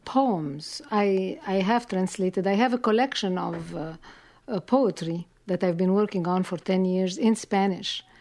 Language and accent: English; Heliopolis, Cairo Governorate, Egypt; moved away as an adult; also born or lived in Lebanon; I was born and raised in Heliopolis, which is a suburb of Cairo, a very, very large suburb. And I was schooled at a nun's school in English, Arabic, mainly in French